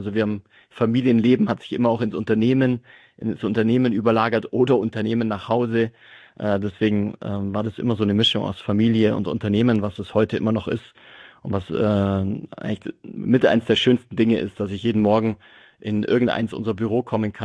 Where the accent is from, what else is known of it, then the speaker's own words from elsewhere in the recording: Füssen, Bavaria, Germany; bin auch gebürtiger Füssener im Allgäu bin hier geboren